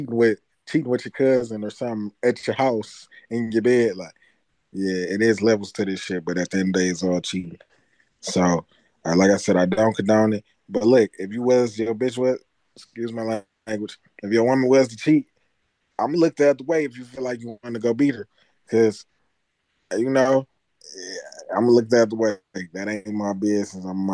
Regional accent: Detroit, Michigan, United States; I don't condone it, but hey, man, I'm from Detroit where that shit normal, bro.

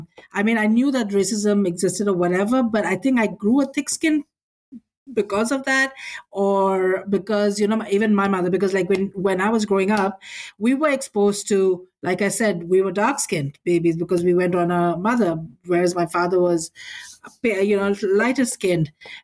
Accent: Pakistan; I grew up in an environment, I grew up in Pakistan

